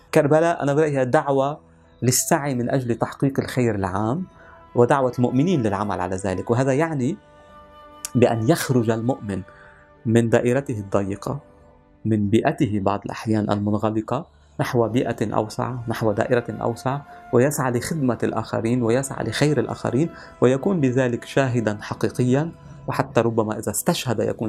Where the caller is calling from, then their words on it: Lebanon; وأنا أتحدث من لبنان